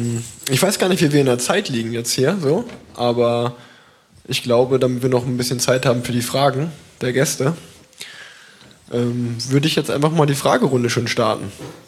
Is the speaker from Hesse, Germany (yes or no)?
no; Unna, North Rhine-Westphalia, Germany; Und wir sind halt in Unna vorbeigefahren, wo ich aufgewachsen bin